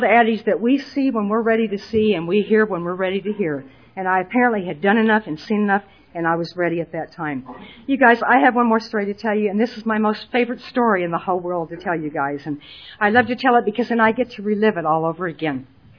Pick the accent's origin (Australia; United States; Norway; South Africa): United States; Nebraska; And, you know, I'm from Nebraska, and I was impressed, let me tell you.